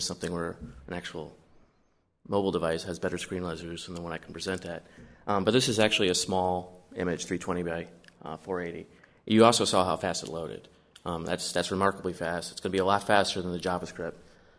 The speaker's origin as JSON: {"language": "English", "region": "New York", "country": "United States", "moved": "yes", "lives_now": "Australia", "said": "You can tell I'm not a native here. I'm originally from New York."}